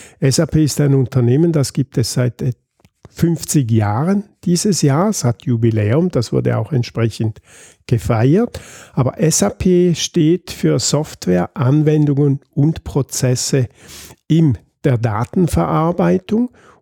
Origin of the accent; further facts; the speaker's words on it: St. Gallen, Switzerland; also born or lived in Ticino / Graubünden; ich komme aus der Ostschweiz, bin 60 Jahre alt und aufgewachsen, ein Teil in der italienischen Schweiz, ein Teil in Graubünden und ein Großteil in St. Gallen und habe da auch meine Ausbildungen, mein Studium absolviert